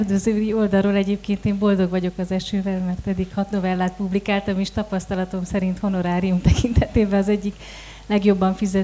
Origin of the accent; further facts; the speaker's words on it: Tiszaföldvár, Jász-Nagykun-Szolnok, Hungary; born there; Én is Szolnok megyei szerző vagyok, Tiszaföldváron születtem